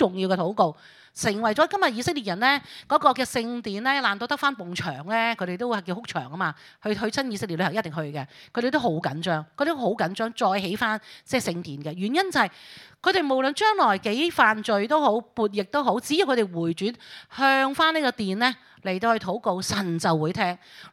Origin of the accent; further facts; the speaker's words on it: Hong Kong; 可能像我們香港人